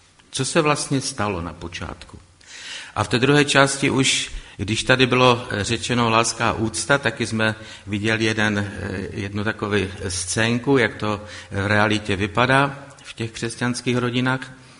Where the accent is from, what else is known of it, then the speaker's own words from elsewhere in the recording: Frýdek-Místek, Moravian-Silesian Region, Czechia; born there; now in Bohumín, Czechia; Bydlím v Bohumíně, mé rodiště bylo, narodil jsem se ve Frýdku Místku, takže trošku tady ten kraj trošičku znám.